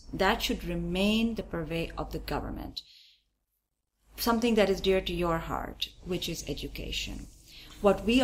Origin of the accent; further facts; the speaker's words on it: United States; I, as an American citizen, have actually paid for that, right?